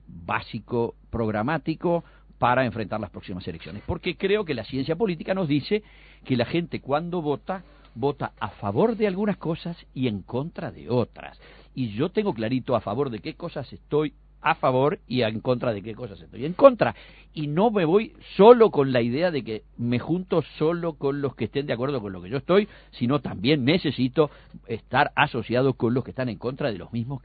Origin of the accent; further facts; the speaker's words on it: Uruguay; me siento uruguayo y punto